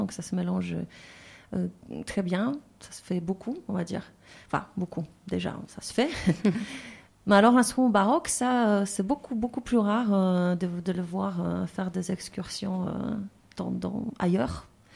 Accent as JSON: {"language": "French", "country": "Poland", "tie": "born or raised there", "second_language": "French", "said": "je me rappelle quand j'étais petite en Pologne"}